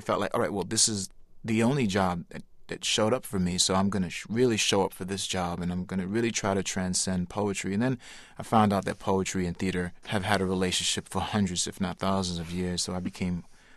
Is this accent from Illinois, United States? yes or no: no; New York City, New York, United States; I'm Puerto Rican and Norwegian from descent, and I grew up born and raised in New York City, and I stood out amongst my friends and my community.